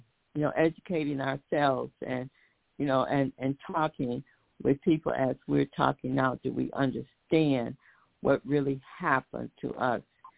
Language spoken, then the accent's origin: English; Detroit, Michigan, United States; how I grew up partially in Detroit, also on Detroit East Side, and attended Miller Junior High at the time.